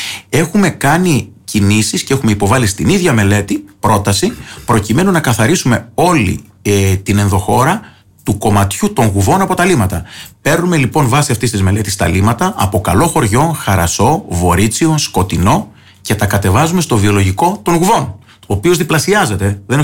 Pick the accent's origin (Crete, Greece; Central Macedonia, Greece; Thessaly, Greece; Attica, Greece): Crete, Greece; Potamies; στο χωριό μου στις Ποταμιές δεν υπάρχει βιολογικός